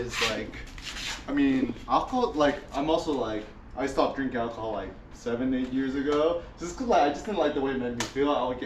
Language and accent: English; California, United States; Okay, so I'm from the Bay Area, right? Like, East Bay, 510, Oakland, Alameda, right?